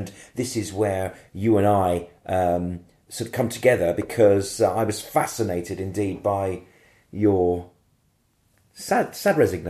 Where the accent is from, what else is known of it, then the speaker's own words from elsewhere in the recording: Birmingham, West Midlands, United Kingdom; literally the next train station to his shop in Birmingham. And suddenly, with all that in my mind, being a Brummie, being associated with Aston Villa, being part of a tribe, suddenly I wasn't.